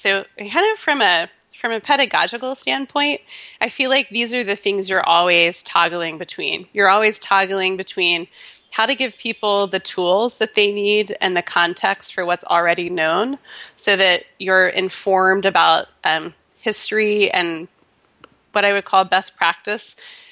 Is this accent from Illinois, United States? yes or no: no; Memphis, Tennessee, United States; born there; accent: Southern; which is that despite the tragic loss of my Southern accent, I was born in Memphis, Tennessee.